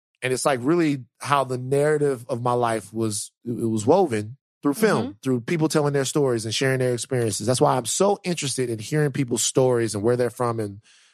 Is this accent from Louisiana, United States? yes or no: yes; Baton Rouge, Louisiana, United States; Growing up in Baton Rouge, a lot of times it was chaotic.